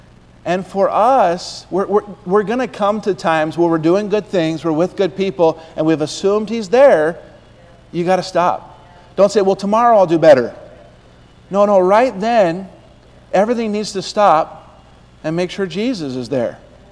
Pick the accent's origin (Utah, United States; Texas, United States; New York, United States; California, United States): Utah, United States; My pastor growing up in Utah